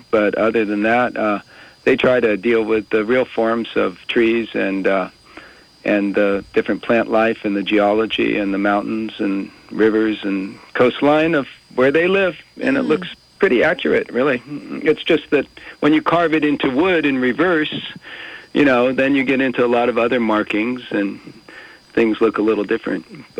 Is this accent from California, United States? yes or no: yes; California, United States; Well, I grew up in the Bay Area, and there's a lot of East Asian art around the Bay Area.